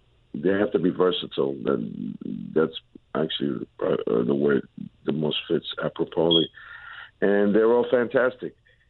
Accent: New York City, New York, United States; being a young Puerto Rican kid growing up in New York City.

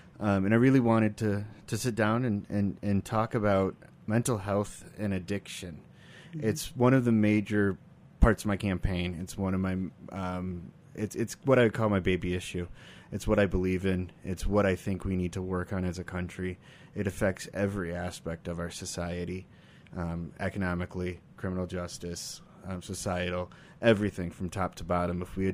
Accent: Detroit, Michigan, United States; So I grew up in Metro Detroit, Michigan, and to a criminal defense father and a mother who was in hospital administration.

